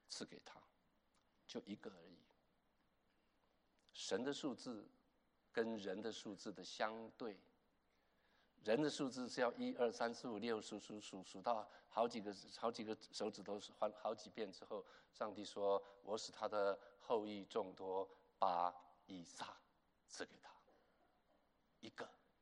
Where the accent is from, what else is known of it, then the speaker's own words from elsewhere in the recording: China; 我们中国人